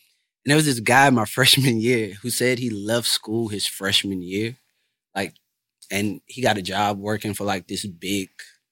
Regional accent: Plaquemine, Louisiana, United States; I'm from Plaquemine, Louisiana. Born and raised there. Went to Plaquemine High School, class of 2011.

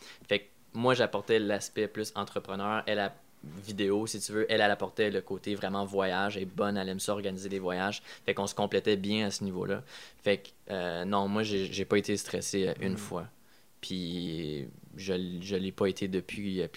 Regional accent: Ontario, Canada; en tant que franco-ontarien, c'est ma job de le faire parce que je suis autant bon en français qu'en anglais.

